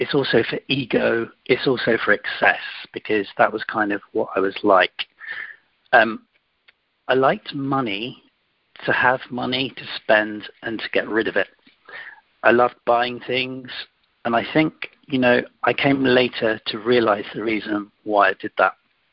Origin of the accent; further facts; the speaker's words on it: London, United Kingdom; also born or lived in Paris; I'm English. I live in London, and you know, I was born and educated here. I did live in France for a while. I lived in Paris, where I studied, and I lived for a little while.